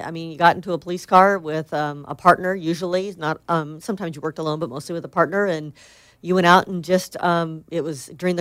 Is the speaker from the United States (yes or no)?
yes; Los Angeles, California, United States; No, I grew up in L.A. I grew up in the San Fernando Valley in Granada Hills.